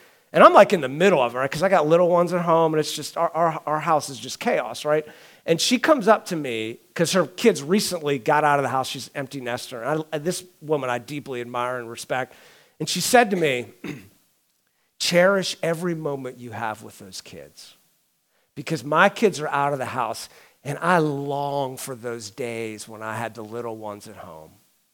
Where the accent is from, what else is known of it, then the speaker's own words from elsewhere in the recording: Pittsburgh, Pennsylvania, United States; So I grew up in Pittsburgh. I'm a diehard Pittsburgh Steelers fan.